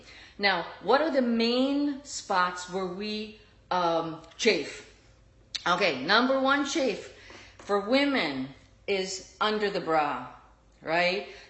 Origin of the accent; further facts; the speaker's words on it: Germany; accent: German; English is a second language; because I know with my German accent, sometimes it sounds a little bit different